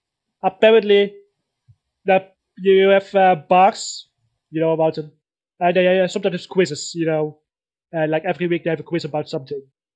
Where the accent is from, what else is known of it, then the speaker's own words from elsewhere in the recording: Breda, North Brabant, Netherlands; now in Eindhoven, Netherlands; I moved from my hometown Breda to Eindhoven